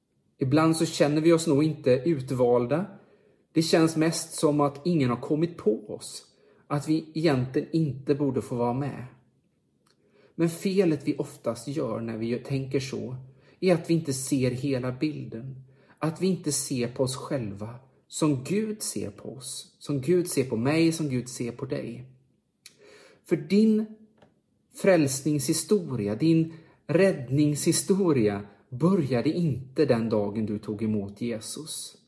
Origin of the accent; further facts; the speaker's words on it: Borås, Västra Götaland County, Sweden; born there; när jag föddes i Borås 1972